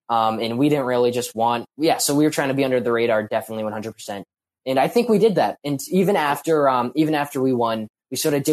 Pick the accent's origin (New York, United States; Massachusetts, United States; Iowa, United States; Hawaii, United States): Massachusetts, United States